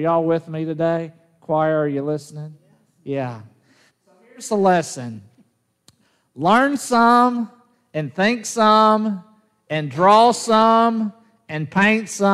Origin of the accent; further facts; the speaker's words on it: Jackson, Tennessee, United States; There was no such thing as kindergarten when I was growing up in Jackson, Tennessee.